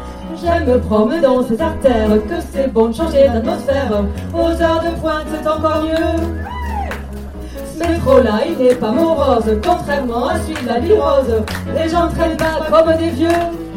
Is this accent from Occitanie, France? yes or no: yes; Toulouse, Occitanie, France; Je suis une Toulousaine